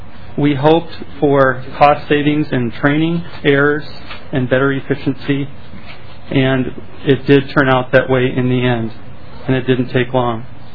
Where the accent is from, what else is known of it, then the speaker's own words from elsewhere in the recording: Mankato, Minnesota, United States; I am from Mankato, Minnesota.